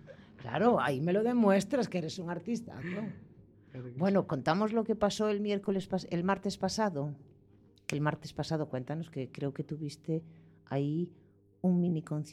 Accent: Ordes, Galicia, Spain; born there; Aparte es nativo de donde yo nací, de la zona de Órdenes.

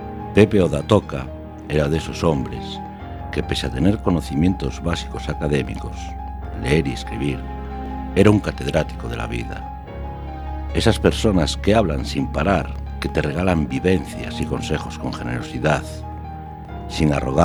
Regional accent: Galicia, Spain; las costas de Galicia, mi tierra.

